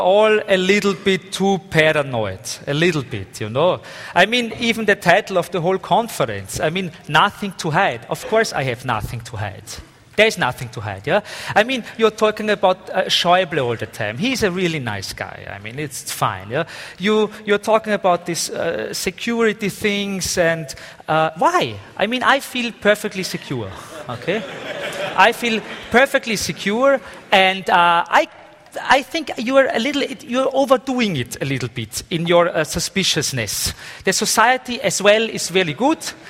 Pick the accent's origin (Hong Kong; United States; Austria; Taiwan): Austria; English is a second language; We are from Austria, you know. And Austria is a tiny little country in the south of you.